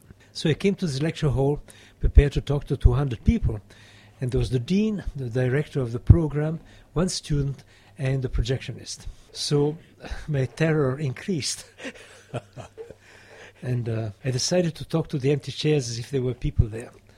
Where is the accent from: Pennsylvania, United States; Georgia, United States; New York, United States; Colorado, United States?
New York, United States; I had a couple of exhibitions in Italy as a New Yorker